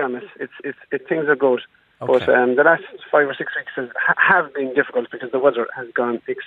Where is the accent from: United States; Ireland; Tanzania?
Ireland; Munster; I'm a farmer from Kerry.